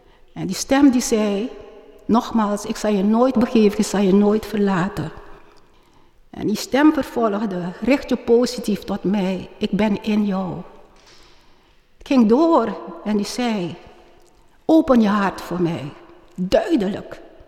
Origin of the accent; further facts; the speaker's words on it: Suriname; moved away as an adult; now in Netherlands; Ik heb een lekker bruin kleurtje. Ik ben afkomstig uit Suriname. In 1960 ben ik naar Nederland gekomen.